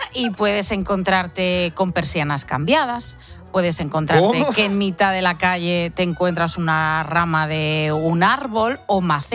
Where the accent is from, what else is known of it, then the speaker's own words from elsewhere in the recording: Huesca, Aragon, Spain; esto de las palabras me ha recordado a mí algunas que decimos allí por mi tierra en Huesca que la gente no nos entiende.